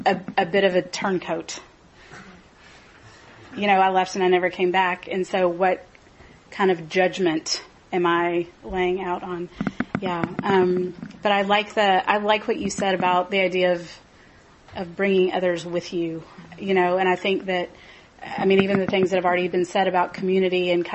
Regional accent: Chattanooga, Tennessee, United States; when I was growing up in Chattanooga, we used to always say that when people asked you where you went to school, they're not asking where you went to college, they're asking where you went to high school.

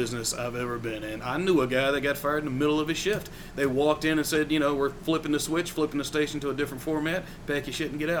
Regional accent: the South, United States; now in Las Vegas, United States; So I'm from the South. I'm a Southern boy. Moved out to Las Vegas in 2005 to take a job at a radio station here.

